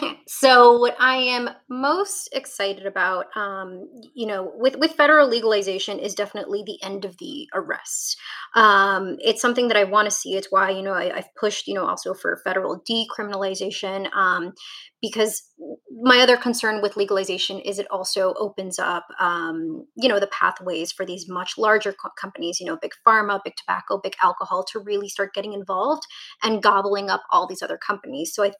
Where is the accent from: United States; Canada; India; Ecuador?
Ecuador; going to Ecuador sometime in October with my mom and visiting my home country.